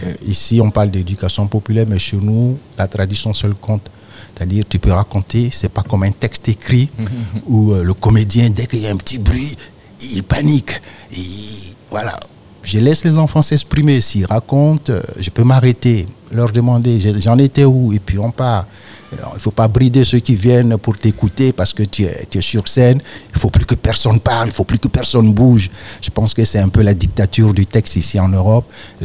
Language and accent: French; Gagnoa, Gôh-Djiboua, Côte d’Ivoire; accent: Ivorian; Je lui dis, ouais, ça, j'ai un vrai accent ivoirien. Elle me dit, ah, tu viens d'où ? Je lui dis, je viens de Gagnois.